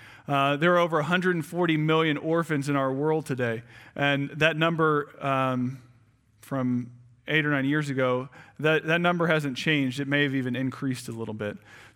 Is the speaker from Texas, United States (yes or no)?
yes; San Antonio, Texas, United States; I grew up in San Antonio. I went to San Antonio Christian School. I grew up going to Wayside Chapel.